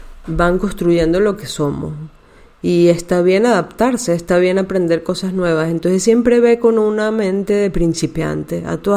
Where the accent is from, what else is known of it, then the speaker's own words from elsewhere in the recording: Venezuela; now in Spain; No quiere decir que cuando yo empiezo a hablar con palabras, por ejemplo, de aquí de Cataluña o de España, entonces yo estoy siendo menos venezolana.